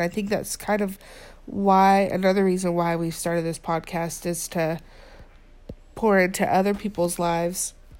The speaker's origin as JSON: {"language": "English", "region": "Oklahoma", "country": "United States", "tie": "born or raised there", "said": "I grew up in Oklahoma. And we met in Midland, and then we lived there for a little bit. And then we moved back."}